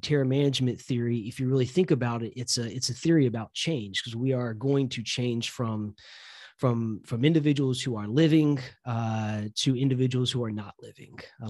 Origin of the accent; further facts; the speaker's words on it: the South, United States; I grew up religious. And so I grew up religious in the South.